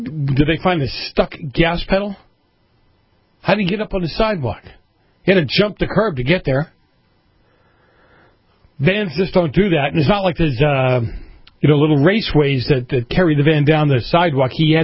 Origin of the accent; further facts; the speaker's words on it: Boston, Massachusetts, United States; You know, they do that where I grew up in Boston, but it was to get around, not to kill anybody.